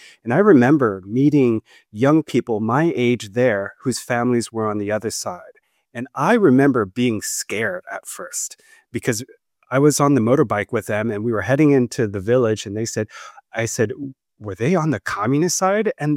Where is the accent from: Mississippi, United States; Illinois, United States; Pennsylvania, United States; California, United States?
California, United States; San Jose; I was born in 1988. I have no memory of the war. I didn't live through it. I grew up in San Jose in California, and I love my family. I love the Vietnamese community here.